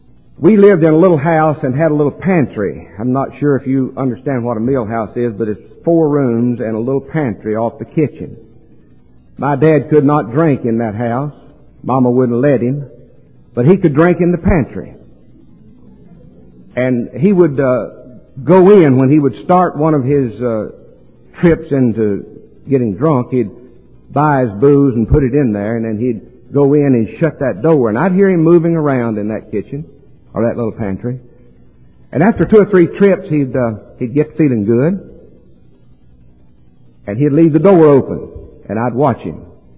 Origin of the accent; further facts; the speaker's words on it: Kannapolis, North Carolina, United States; Now, my little hometown of Kannapolis, North Carolina, railroad tracks run right down through the middle of it.